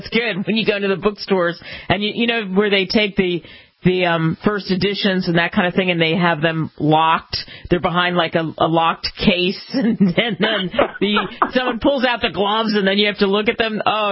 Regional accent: Enid, Oklahoma, United States; the Oklahoma connection, being born and raised in Enid, Oklahoma.

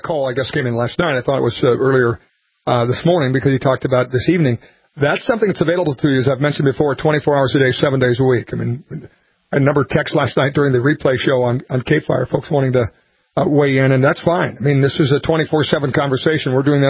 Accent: Montevideo, Minnesota, United States; And one in Montevideo, 320-235-1061. It's my hometown. How about that? Right there on First Street. I used to call that the mall down there.

